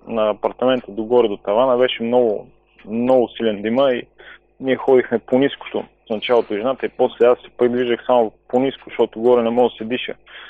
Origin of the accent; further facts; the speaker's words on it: Burgas, Burgas Province, Bulgaria; Аз съм от Бургас по принцип. Там повярвах в Бог. Започнах да посещавам православна църква. Ходих, покланях се в местната църква там близо до нашия блок. Преди 8 години. Сега съм на 38, навърших 38